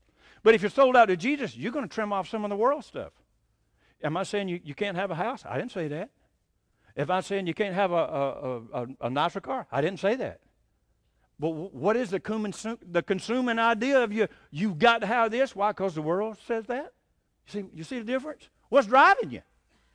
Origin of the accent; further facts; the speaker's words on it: Georgia, United States; I'm from Georgia, thank the Lord. I'm not from Texas. I don't want to be from Texas. I was in Texas, but I didn't want to stay there.